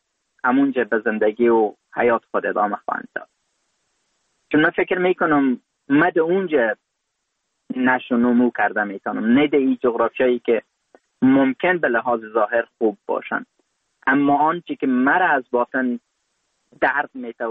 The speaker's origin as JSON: {"language": "Persian", "country": "Afghanistan", "tie": "born or raised there"}